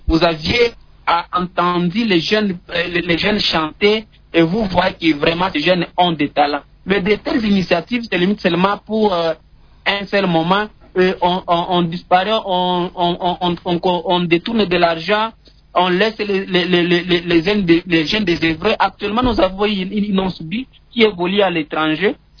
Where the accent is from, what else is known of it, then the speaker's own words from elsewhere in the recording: DR Congo; en tant que Congolais